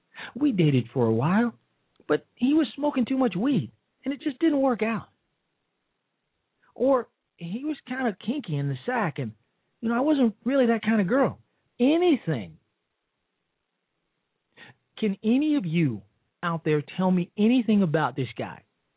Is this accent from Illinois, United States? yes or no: yes; Chicago, Illinois, United States; I know because I'm from Chicago.